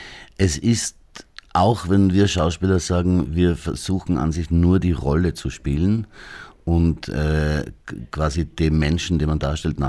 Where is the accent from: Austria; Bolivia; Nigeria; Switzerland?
Austria; Graz, Styria; Ich bin in Graz aufgewachsen